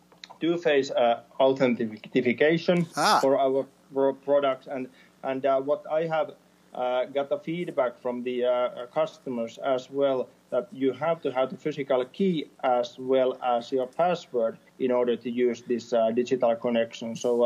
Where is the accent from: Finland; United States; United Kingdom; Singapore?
Finland; it's very good to say that I come from Finland.